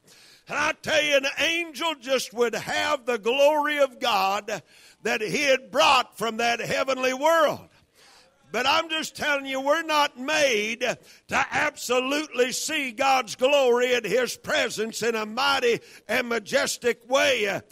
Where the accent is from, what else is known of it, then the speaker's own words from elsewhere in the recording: Kentucky, United States; now in Arkansas, United States; I was raised in Kentucky, but I've been in Arkansas for 23 years